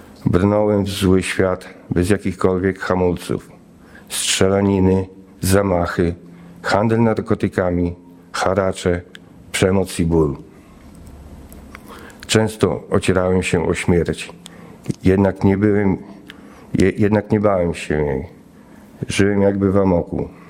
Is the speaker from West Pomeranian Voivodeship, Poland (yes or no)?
no; Zembrów, Masovian Voivodeship, Poland; born there; Mam 46 lat. Urodziłem się w Zembrowie w pełnej, ale niestabilnej rodzinie.